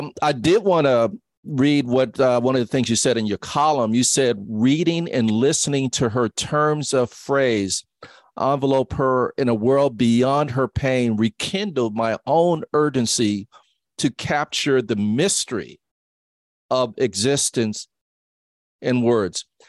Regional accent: New Orleans, Louisiana, United States; There's the St. Augustine High School that was around the corner from the house I grew up in New Orleans, Louisiana.

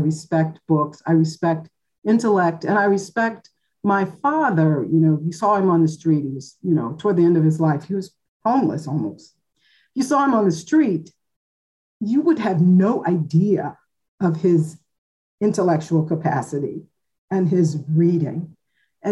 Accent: Cleveland, Ohio, United States; plucked me from a public housing project where I grew up in Cleveland, Ohio in the early 70s.

